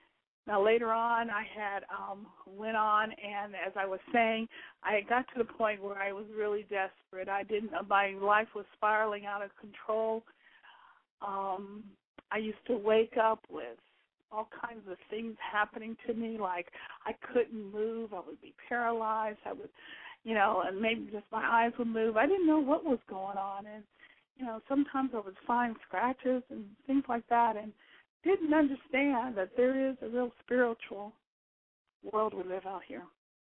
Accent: Georgia, United States; I am a military brat. born and raised in Georgia, moved around.

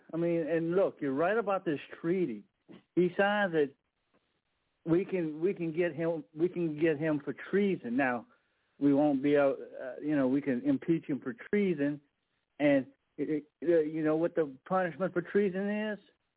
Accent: Louisiana, United States; I am from Louisiana here.

